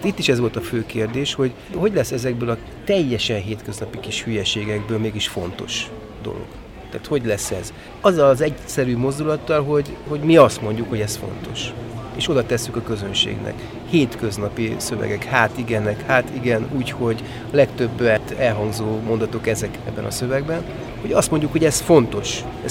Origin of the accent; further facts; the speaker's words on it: Debrecen, Hajdú-Bihar, Hungary; Lehet, hogy ez azon is múlik, hogy mi debreceniek vagyunk mindannyian